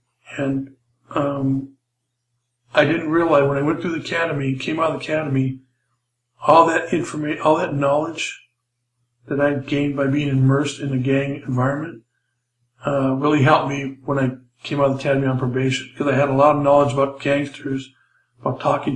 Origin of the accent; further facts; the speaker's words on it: Los Angeles, California, United States; I was born and raised in Los Angeles, Mexican-American ethnicity, my background. I was raised in a gang area in East Los Angeles.